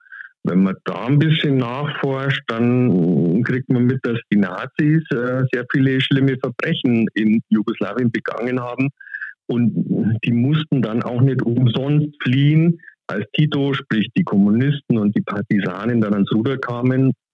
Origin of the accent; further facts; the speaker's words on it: Germany; als Deutscher an der Donau mit donauschwäbischen Wurzeln